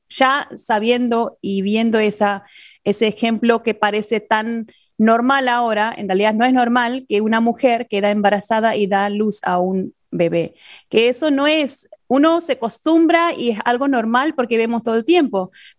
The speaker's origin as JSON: {"language": "Spanish", "region": "North India", "country": "India", "said": "Yo te puedo contar lo que hacemos en el norte, de donde soy yo"}